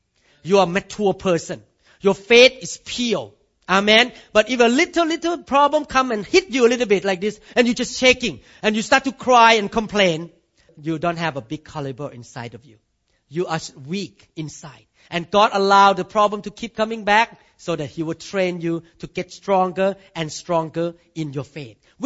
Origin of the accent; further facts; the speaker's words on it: Thailand; born there; English is a second language; I cannot change my accent. Because I was born in Thailand.